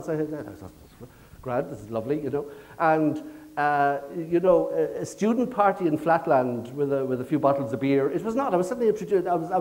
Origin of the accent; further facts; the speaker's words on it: Limerick, Munster, Ireland; I mean, I only have to say I'm from Limerick to know that it did not exist.